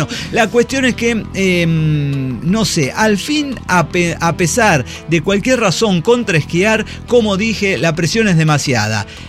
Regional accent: Monterrey, Nuevo León, Mexico; soy regiomontano valiente.

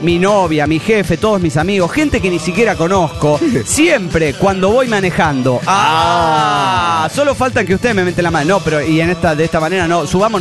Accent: Campeche, Mexico; Soy el Mushe de Campeche.

